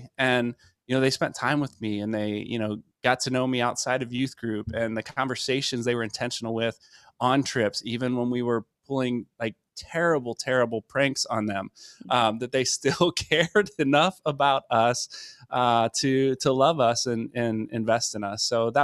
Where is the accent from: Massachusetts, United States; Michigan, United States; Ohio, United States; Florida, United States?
Ohio, United States; Cincinnati; I grew up in Cincinnati, Ohio